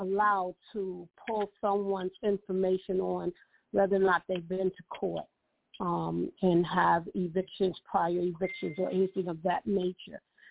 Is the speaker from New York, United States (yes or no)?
yes; New York City, New York, United States; I'm a realtor from New York City.